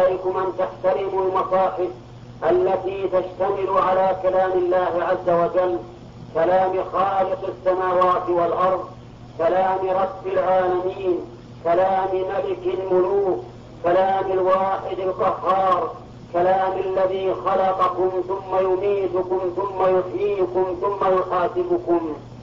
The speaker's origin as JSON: {"language": "Arabic", "country": "Saudi Arabia", "said": "وإن كل صحيفة عندنا في السعودية، كل صحيفة تبتدئ بسم الله الرحمن الرحيم"}